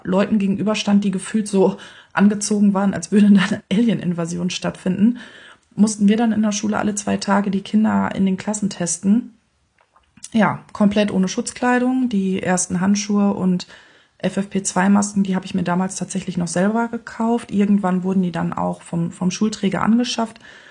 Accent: North Rhine-Westphalia, Germany; born there; Ich komme gebürtig aus der Nähe von Münster und hier wollte ich auch ganz gerne wieder hin.

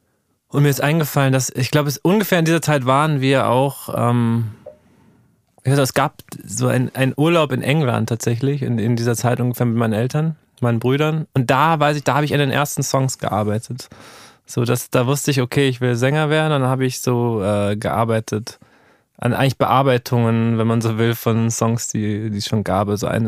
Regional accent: Berlin, Germany; Ich bin in Frohnau aufgewachsen, das ist ganz oben.

